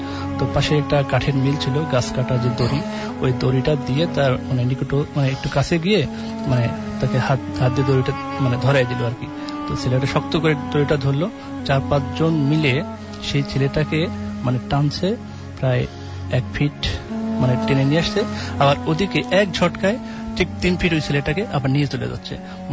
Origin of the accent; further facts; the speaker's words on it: Mirpur, Dhaka Division, Bangladesh; আমি এসেছি মিরপুর 10